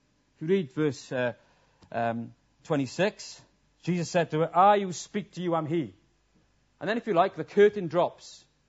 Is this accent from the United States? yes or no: no; Wales, United Kingdom; I'm a Welshman and did that.